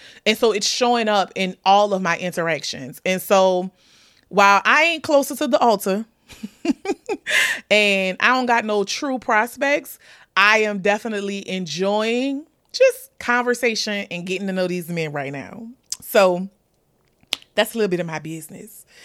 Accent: New Orleans, Louisiana, United States; accent: New Orleans; Y'all know sometimes my New Orleans accent be coming out. I feel like it came out a little bit then.

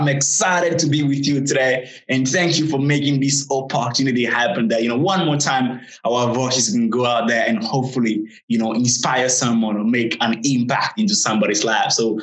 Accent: Togo; And when I say I'm from Togo, they're like, Tokyo? I'm like, no, not Tokyo.

